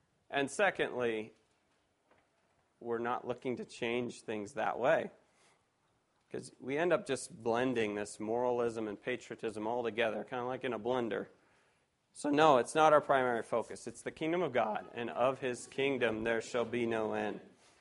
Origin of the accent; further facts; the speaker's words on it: California, United States; You know, I'm from California, and we have the infamous high-speed rail out there